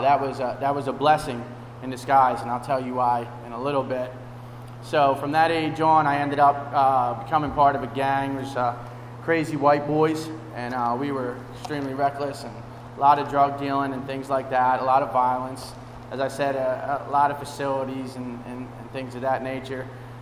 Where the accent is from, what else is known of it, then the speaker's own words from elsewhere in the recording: Wilmington, Delaware, United States; I grew up in Wilmington, in Delaware. If you guys are familiar with Wilmington, Delaware, just out on the outskirts in a little town called Ellesmere.